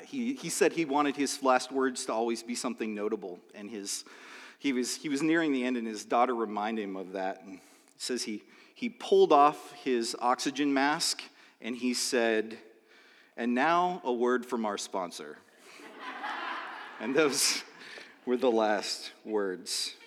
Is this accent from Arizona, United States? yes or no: yes; Phoenix, Arizona, United States; I was remembering the time that I got ready to go to college, and I grew up in Phoenix